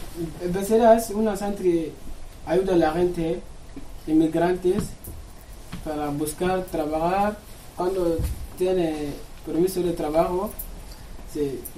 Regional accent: Mali; Spanish is a second language; now in Burela, Spain; Somos de Mali, sí.

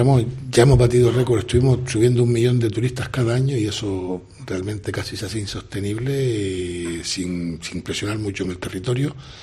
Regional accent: Canary Islands, Spain; Me ha dado una oportunidad de la vida de hacer algo por mi tierra, por trabajar por Canarias.

